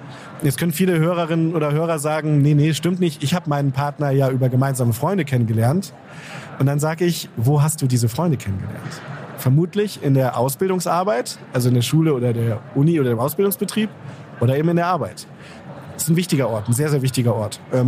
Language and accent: German; Düsseldorf, North Rhine-Westphalia, Germany; now in Hamburg, Germany; Eschweiler, ich komme aus Düsseldorf.